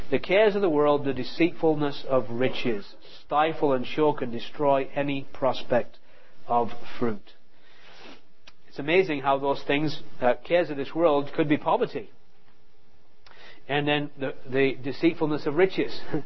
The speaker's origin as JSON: {"language": "English", "region": "England", "country": "United Kingdom", "moved": "as an adult", "lives_now": "United States", "said": "We came over from England to New Tribes in Wisconsin and we came with two suitcases each."}